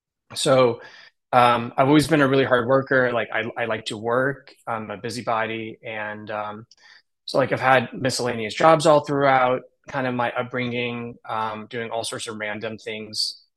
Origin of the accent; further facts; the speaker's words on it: Kyiv, Ukraine; moved away; Yeah, we're from Kiev. So our whole family's here now. So we've been here for probably 30 years.